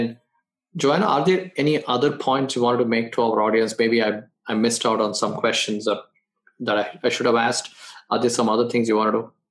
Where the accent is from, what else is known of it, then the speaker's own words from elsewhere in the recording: India; I'm from India, I grew up there.